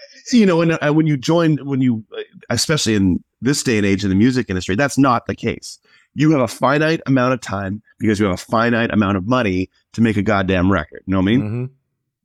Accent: Edmonton, Alberta, Canada; because we're from Edmonton

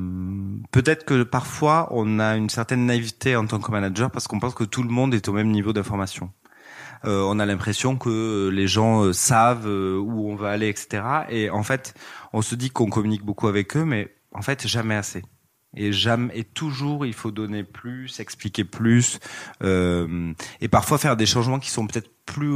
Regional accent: Southwest France, France; je viens d'une famille d'entrepreneurs qui n'avait rien à voir avec la mode. J'ai des origines, je viens du sud-ouest de la France

